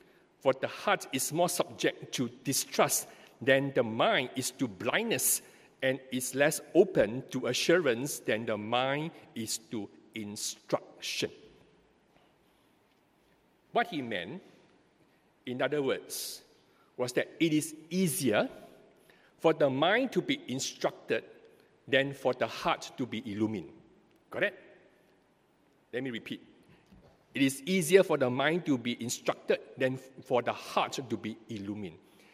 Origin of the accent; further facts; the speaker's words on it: Singapore; Back in the 1980s, I grew up in Toa Payoh, and in those days, we had occasional blackouts.